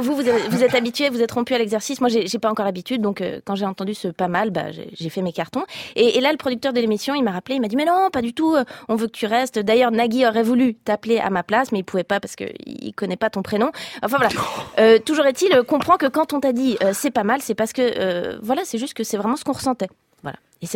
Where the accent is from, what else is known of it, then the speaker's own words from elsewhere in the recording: Geneva, Switzerland; non seulement je viens de Suisse, mais de Genève, région